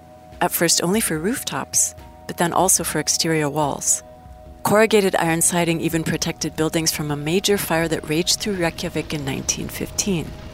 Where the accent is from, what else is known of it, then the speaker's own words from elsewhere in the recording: Midwest, United States; I'm from the American Midwest and had never seen corrugated metal cladding beyond farm sheds, industrial factories, and military Quonset huts